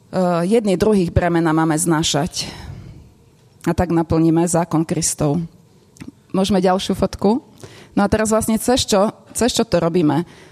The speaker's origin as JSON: {"language": "Slovak", "region": "Spiš", "country": "Slovakia", "said": "ja som z Inokadiaľ, nie som z Rankoviec, som zo Spiša"}